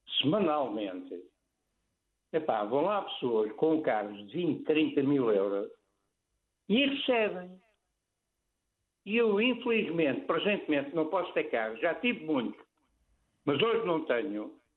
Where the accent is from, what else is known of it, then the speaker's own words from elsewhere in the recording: Lisbon, Portugal; now in Queluz, Portugal; Eu moro em Queluz, mas não sou de Queluz. Eu sou nascido e criado em Alvalade, na Avenida da Igreja.